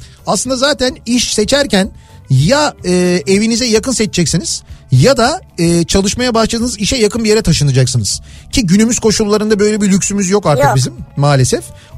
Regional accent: Şarköy, Tekirdağ, Turkey; Baba mesleği deri çanta imalatı yapıyoruz. 5-6 göbektir Tekirdağ Şarköylüyüz.

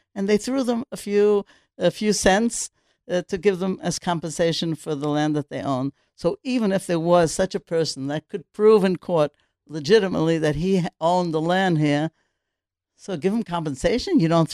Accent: New York, United States; moved away as an adult; now in Israel; We'd come to live in Israel from the States. I'm from New York, my husband from Cleveland.

